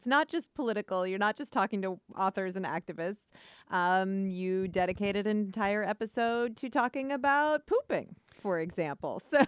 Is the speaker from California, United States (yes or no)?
no; Iowa, United States; I think a lot of us who grew up in Iowa have that, you know, feeling about really wanting to get out and see the rest of the world. A lot of us bounce back. I'm one of those people who left and returned